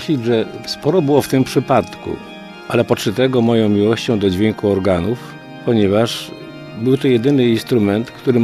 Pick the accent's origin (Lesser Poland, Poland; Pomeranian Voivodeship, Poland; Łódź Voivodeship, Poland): Łódź Voivodeship, Poland; Żarnów; w tej miejscowości małej, w której się urodziłem, w Żarnowie koło Poczna